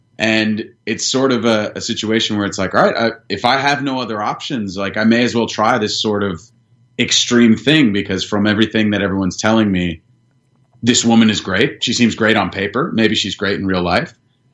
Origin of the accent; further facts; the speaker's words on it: United States; I'm born and raised in America. But being a Latino guy, when someone says all-American, my own image doesn't jump to my mind.